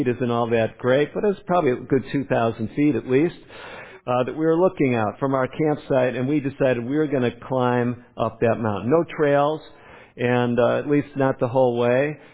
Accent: Chicago, Illinois, United States; And growing up in Chicago, they had some big buildings.

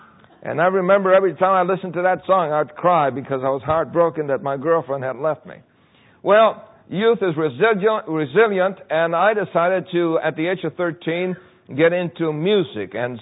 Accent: Puerto Rico; born there; When I was born in Puerto Rico, I was born in a place called El Fanguito. And that really means the mud place, the little mud place. And the reason why it's called El Fanguito is because it was a place that the poor people lived in.

